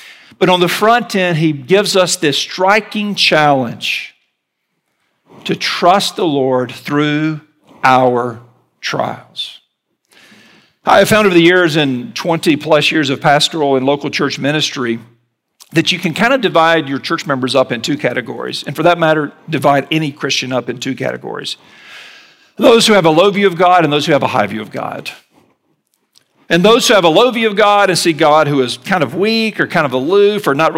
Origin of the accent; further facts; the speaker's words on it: the South, United States; Look, I'm from the South, okay? Southerners have perfected the art of the inauthentic invitation.